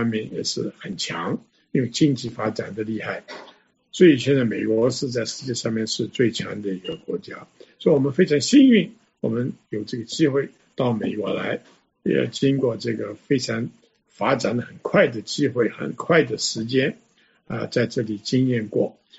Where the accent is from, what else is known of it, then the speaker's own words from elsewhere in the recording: Hong Kong; now in Bellevue, United States; 我个人是香港长大的，所以我对于这个世界性 global 的这个了解，而且这个感情是很重。